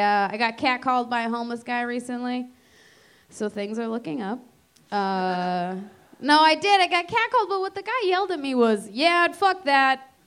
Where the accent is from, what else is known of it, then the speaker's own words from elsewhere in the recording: New Hampshire, United States; And I'm from New Hampshire